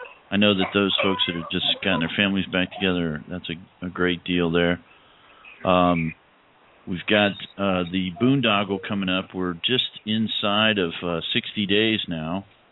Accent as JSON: {"language": "English", "town": "Miami", "region": "Florida", "country": "United States", "tie": "born there", "said": "Well, and coming from South Florida, I was born in Miami, spent a lot of time fishing down the Keys and everything like that when I was a kid."}